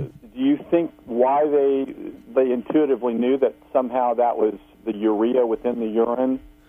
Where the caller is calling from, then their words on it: Missouri, United States; from Missouri.